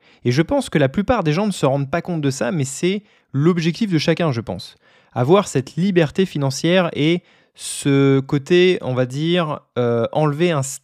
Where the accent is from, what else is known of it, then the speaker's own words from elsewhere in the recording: France; puisque je suis français